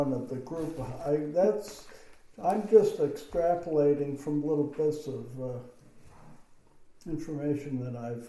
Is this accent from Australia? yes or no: no; Chicago, Illinois, United States; born there; I was born in Chicago, 1938.